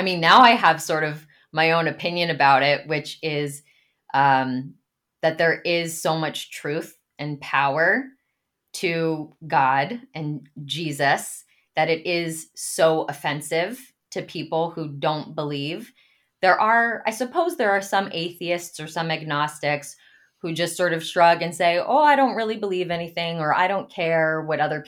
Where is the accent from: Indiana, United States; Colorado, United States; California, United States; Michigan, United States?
California, United States; Santa Monica; So I grew up in Santa Monica, California. I grew up with two very loving secular parents. We really didn't have any religion in the home.